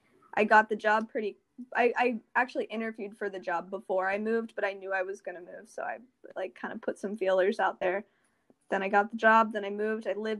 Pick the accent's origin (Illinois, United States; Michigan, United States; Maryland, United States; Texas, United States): Maryland, United States; I grew up in Maryland and I went to school pretty close